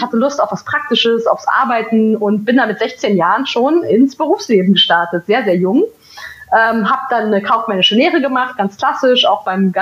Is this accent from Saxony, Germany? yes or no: no; Berlin, Germany; born there; Also ich bin geboren in Berlin, in West-Berlin.